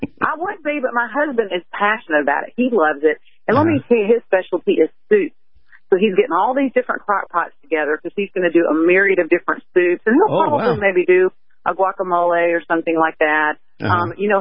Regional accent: Mississippi, United States; And I am from Mississippi. And so we kind of claim all the Mannings as our own.

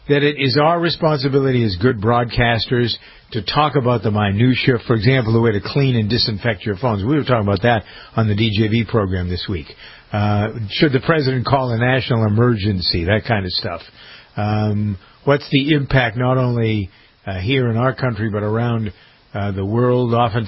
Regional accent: Massachusetts, United States; born or raised there

